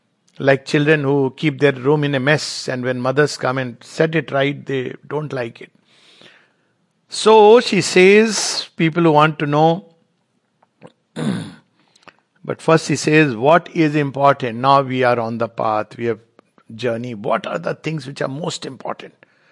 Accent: India; I mean, as an Indian, I love India and everything that India has given and continue to.

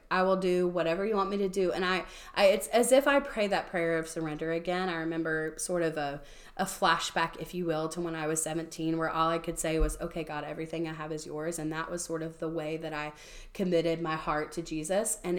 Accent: Nashville, Tennessee, United States; That there were things that reminded me of my hometown, which is Nashville, when I was there.

